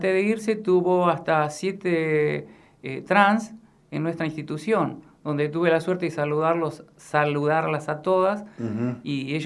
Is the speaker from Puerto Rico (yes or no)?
no; Avellaneda, Buenos Aires Province, Argentina; Y somos de Avellaneda.